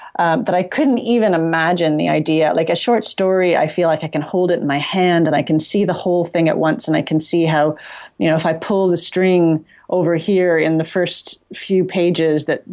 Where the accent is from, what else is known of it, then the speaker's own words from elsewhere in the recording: Toronto, Ontario, Canada; Sure. Yeah, I grew up sort of in Midtown Toronto. In a family, I guess an immigrant family. I guess that's what you'd call it. My mom was a refugee from Hungary in the early 50s.